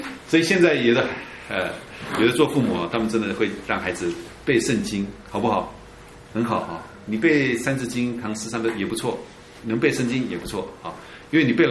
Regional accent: China; 我们中国人也叫成年礼冠礼

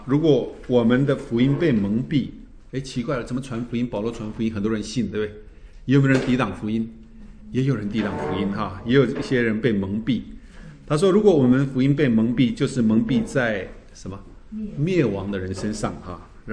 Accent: Taiwan; 就像我们从中国来的，从台湾来的背景，就有很多拜拜的东西

